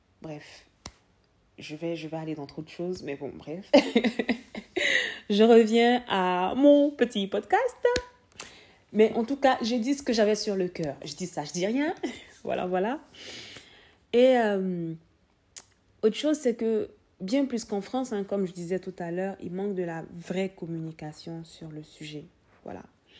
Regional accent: Côte d’Ivoire; la Côte d'Ivoire, qui est mon pays d'origine.

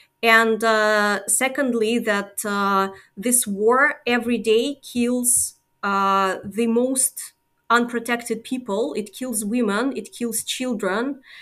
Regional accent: Russia; English is a second language; moved away as an adult; now in Netherlands; I'm originally from Russia and now I live in the Netherlands for the last year.

